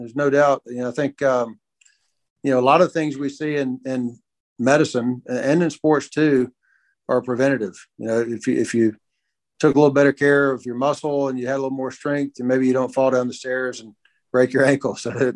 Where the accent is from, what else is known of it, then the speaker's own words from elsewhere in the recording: Birmingham, Alabama, United States; You know, I grew up in Birmingham, and, you know, my idol growing up was Bear Bryant.